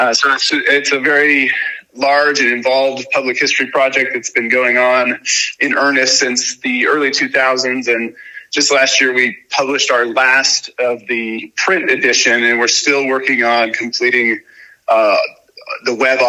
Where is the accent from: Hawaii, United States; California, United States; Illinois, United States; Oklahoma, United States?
California, United States; Cameron Park; I grew up in a, well, not a super small town, I guess, but a town just east of Sacramento named Cameron Park. So it's in the foothills of the Sierra Nevadas.